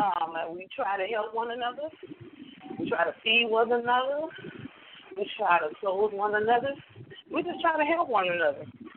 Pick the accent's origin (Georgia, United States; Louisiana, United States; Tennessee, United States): Louisiana, United States; New Orleans; now in Dallas, United States; I'm from New Orleans, Louisiana, uptown division.